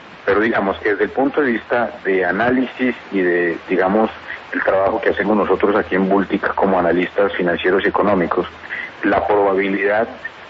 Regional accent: Bogotá, Colombia; Pero nosotros los bogotanos som

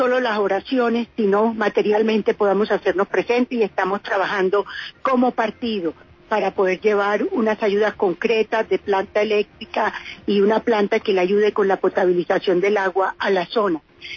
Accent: Barranquilla, Atlántico, Colombia; Cali, Barranquilla, mi ciudad natal

